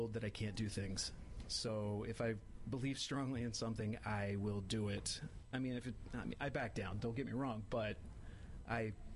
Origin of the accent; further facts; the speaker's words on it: Parkersburg, West Virginia, United States; Parkersburg, West Virginia.